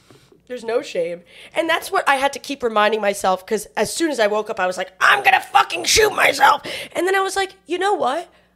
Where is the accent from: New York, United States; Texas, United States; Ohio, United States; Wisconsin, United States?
New York, United States; And luckily, I'm from Long Island, so this is like, I'm familiar with the state of affairs.